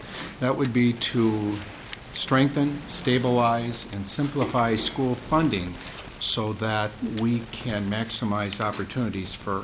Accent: Maplewood, Minnesota, United States; I'm from Maplewood.

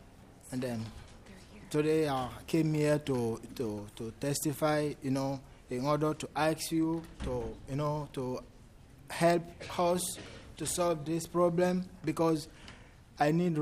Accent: Liberia; English is a second language; also born or lived in Guinea; now in United States; I'm from Liberia. And because of war there, I never built school. But my family moved to Guinea. It's another country in West Africa. And I went to school there, but in French.

